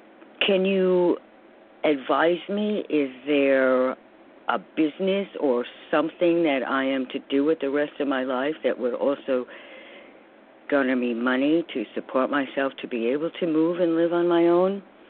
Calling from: New York City, New York, United States; I'm calling from New York also.

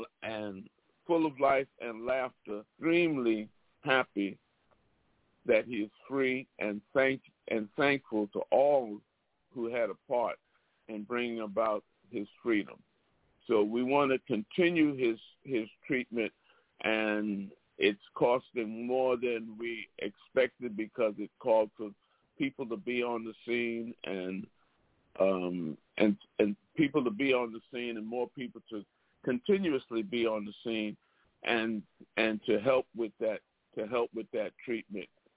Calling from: Belize; I'm here calling from Belize, but I'm in touch on a daily basis with my brother and comrade, Dr. Mutulu Shakur.

